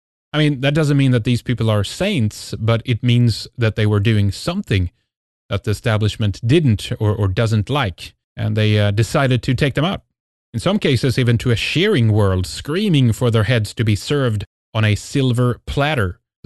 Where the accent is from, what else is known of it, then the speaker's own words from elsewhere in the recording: Sweden; I'm from Sweden